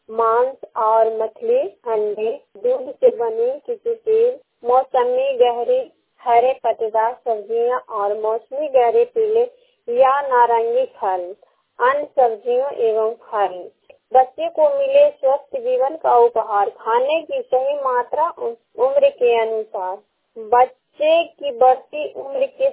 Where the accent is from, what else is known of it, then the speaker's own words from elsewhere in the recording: Harnaut, Bihar, India; थाना हरनौत, जिला नालंदा के रहने वाले हूँ।